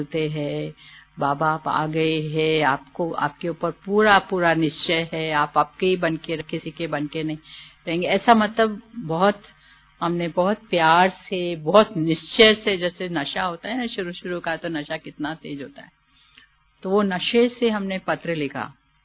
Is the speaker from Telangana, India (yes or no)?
yes; Hyderabad, Telangana, India; moved away; मैं हैदराबाद से आई हूँ, हैदराबाद से निकली हूँ आंध्र प्रदेश से, तो उसी समय ज्ञान चला।